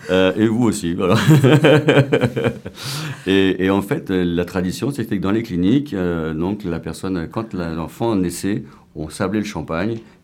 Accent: Brittany, France; Moi, je suis breton, par exemple, et en Bretagne

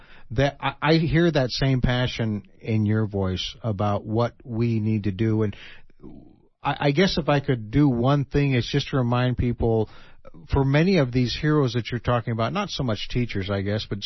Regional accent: Mexico; I was raised in Mexico

